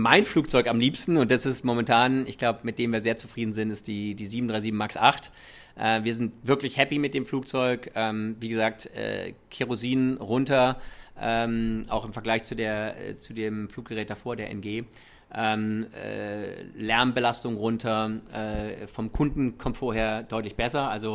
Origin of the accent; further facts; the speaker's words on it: Germany; German is a second language; also born or lived in United States; Ich bin beides, ich bin Deutscher und Amerikaner. Ich habe lange in den USA gelebt und ich liebe kulturelle Umfelder und jetzt, ich spreche kaum Deutsch. Zu Hause wird bei uns Englisch gesprochen